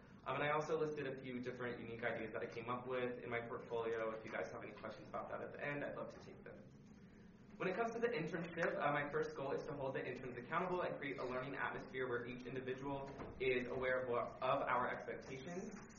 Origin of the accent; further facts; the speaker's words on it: Reno, Nevada, United States; I'm from the Reno area and was going to live at home my first year.